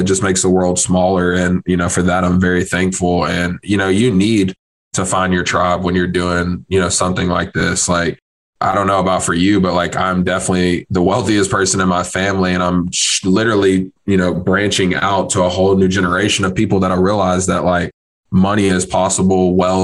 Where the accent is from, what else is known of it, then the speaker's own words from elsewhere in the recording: Tennessee, United States; Just growing up in Tennessee, it was something that always as a kid made sense.